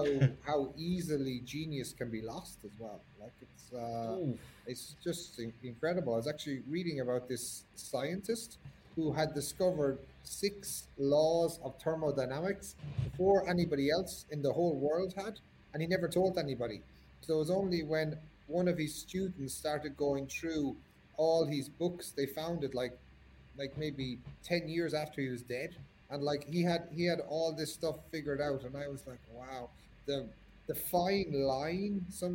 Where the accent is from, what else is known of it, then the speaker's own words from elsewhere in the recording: Ireland; I think there's a number of things, I suppose, even being Irish to an extent